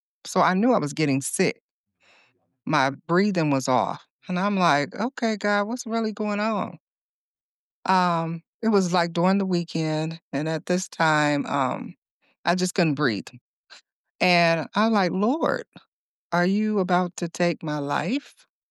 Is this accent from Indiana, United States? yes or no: yes; Gary, Indiana, United States; Like, we would have, like, tornadoes, and I'm from Gary, Indiana.